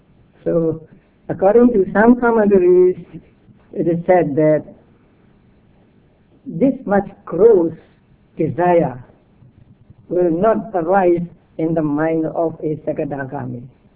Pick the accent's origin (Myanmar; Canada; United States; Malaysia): Myanmar; Mandalay, Mandalay Region; English is a second language; There was a man in my hometown, Mandalay.